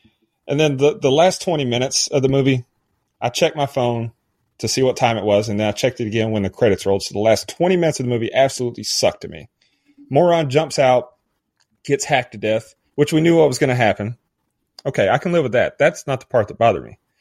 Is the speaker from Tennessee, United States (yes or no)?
yes; Tennessee, United States; So I'm from East Tennessee. I've spent a lot of time in the woods.